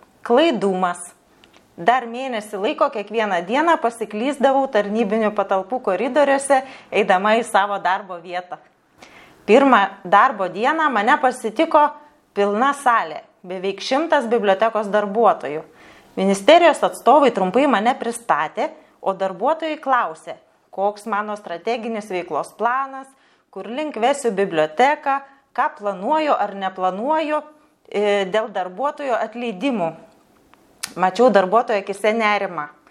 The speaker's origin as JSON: {"language": "Lithuanian", "town": "Anykščiai", "region": "Utena County", "country": "Lithuania", "said": "Esu iš Anykščių, Panevėžyje tuo metu lankiausi retai, tad teko apsukti kelis ratus, kol radau bibliotekos pastatą."}